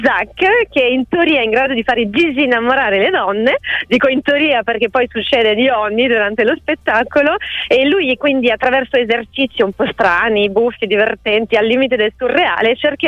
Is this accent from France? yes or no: yes; France; Italian is a second language; moved away as an adult; now in Italy; io sono francese, sono arrivata in Italia a 21 anni